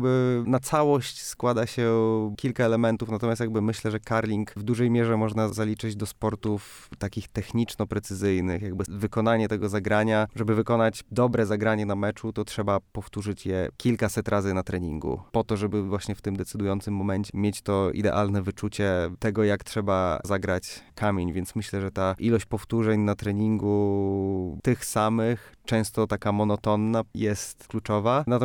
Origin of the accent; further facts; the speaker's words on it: Olsztyn, Warmian-Masurian Voivodeship, Poland; now in Tricity, Poland; Pochodzę z Olsztyna i w zasadzie tutaj nigdy nie miałem okazji spróbować curlingu. Przez całą swoją młodość praktycznie trenowałem piłkę nożną w Warmii Olsztyn i z curlingiem dopiero zetknąłem się po wyjeździe z Olsztyna do Trójmiasta.